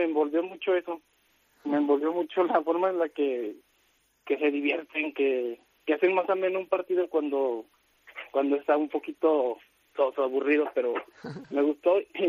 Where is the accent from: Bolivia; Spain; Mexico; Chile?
Mexico; Ah, no, soy mexicano.